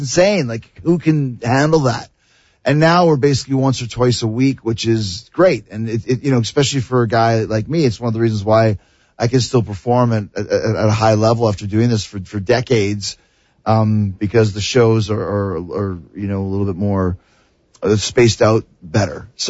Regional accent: Canada; Yes, I'm Canadian.

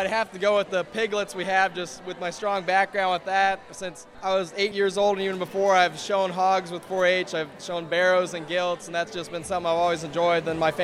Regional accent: Pittsfield, Illinois, United States; I'm the state secretary this year, and I'm from Pittsfield, Illinois, where I attended high school and did that there.

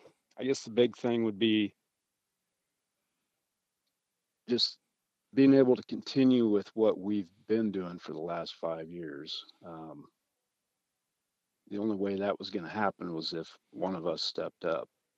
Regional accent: Audubon, United States; So it's always been a big game for me just because I'm from Audubon.

